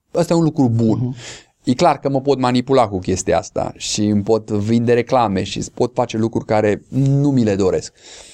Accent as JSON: {"language": "Romanian", "country": "Romania", "said": "mă întorc la esența noastră, ca român și ca și creștini, esența noastră este credința."}